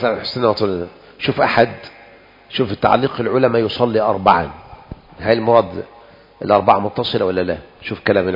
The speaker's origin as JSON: {"language": "Arabic", "country": "Egypt", "said": "جميع المشايخ المشهورين عندنا في مصر أكثر من 3/4 رأى جواز الخروج على الحاكم الظالم"}